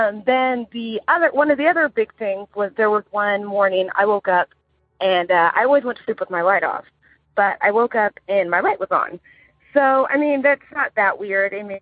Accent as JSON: {"language": "English", "town": "Houston", "region": "Texas", "country": "United States", "said": "I'm from Houston, Texas."}